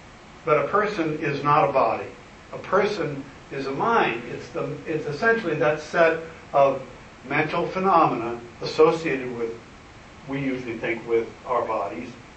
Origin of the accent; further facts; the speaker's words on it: Rantoul, Illinois, United States; born there; all the way back to 7:57 Central Time at the Rantoul Air Force Base in Illinois when I was born on February 1st, 1950.